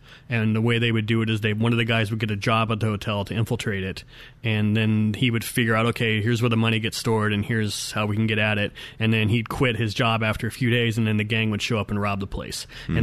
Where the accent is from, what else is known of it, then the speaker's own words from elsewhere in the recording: Fullerton, California, United States; I'm from Orange County. I grew up in Fullerton. I could see the Disney fireworks from my bedroom window at night, sometimes out in the distance.